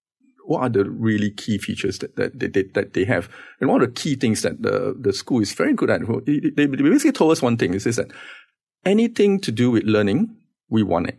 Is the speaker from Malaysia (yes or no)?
yes; Malaysia; And being Malaysian and being quite diverse in culture